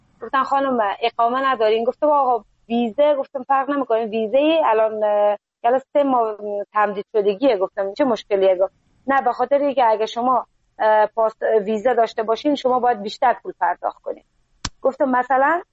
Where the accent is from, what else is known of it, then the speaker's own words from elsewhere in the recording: Afghanistan; now in Iran; گفت کجایی هستی شما؟ گفتم از افغانستان هستم.